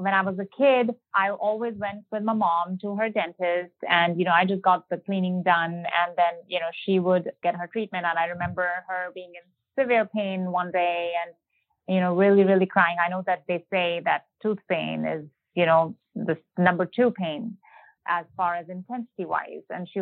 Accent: Michigan, United States; moved away as an adult; now in Georgia, United States; I'm from Michigan here. So my family is in Michigan.

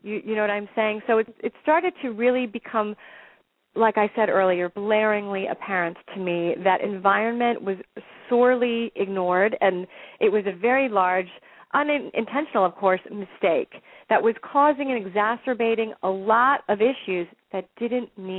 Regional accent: East Coast, United States; I was teaching on the East Coast. I'm from the East Coast, and I was working out of the country as a cruise director for quite some time

